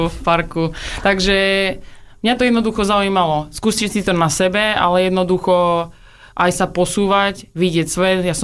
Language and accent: Slovak; Žiar nad Hronom, Banská Bystrica Region, Slovakia; born there; ja som sa narodila v Žiari nad Hronom, kde možno, že poznáte hliníkareň